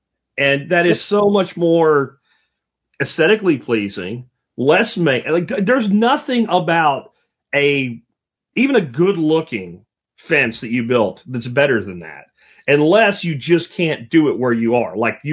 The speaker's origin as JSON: {"language": "English", "region": "Pennsylvania", "country": "United States", "tie": "born or raised there", "said": "because that's how, where I grew up in Pennsylvania, black locust."}